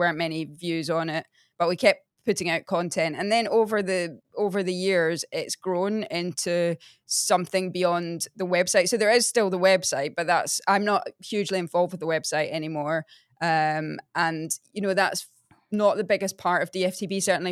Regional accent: Australia; Well, I'm actually Australian as well, so it reminds me to hot summers in Sydney.

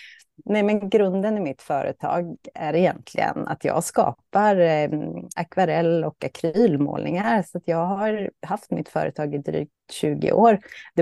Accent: Östergötland, Sweden; also born or lived in Gothenburg; now in Kungsbacka, Sweden; jag är ju östgöte från början, det glömde jag säga också. Men jag har bott i Göteborg och nu då Kungsbacka i över 20 år.

